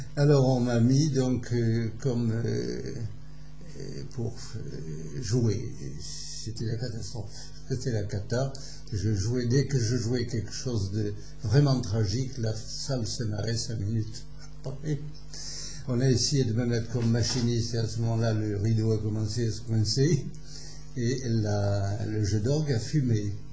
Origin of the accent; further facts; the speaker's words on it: Brittany, France; moved away; Alors, ma vie, je suis breton, exilé dans le sud, mais je me demande si je suis pas plutôt l'inverse, exactement l'inverse.